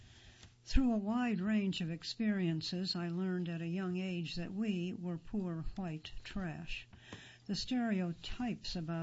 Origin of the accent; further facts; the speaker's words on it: Kentucky, United States; I grew up in Appalachian Eastern Kentucky, where systemic poverty has been a challenge for many decades.